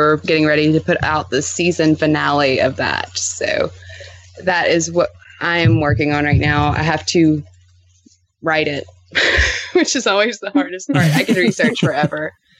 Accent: Louisiana, United States; It's we're both from Louisiana originally.

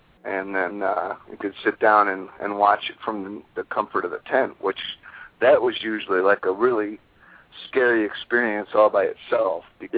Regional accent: Ohio, United States; I had the benefit of growing up in the Midwest and in the Ohio area

